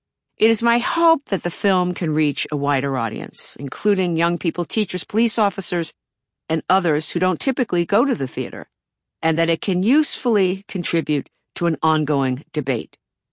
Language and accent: English; Baltimore, Maryland, United States; a kid in Baltimore, my hometown, had peed in a water cooler at school